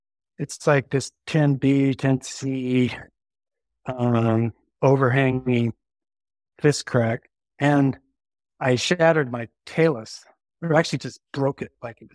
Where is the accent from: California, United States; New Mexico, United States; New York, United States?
California, United States; San Diego; I grew up in San Diego, and I've always loved the mountains and the ocean.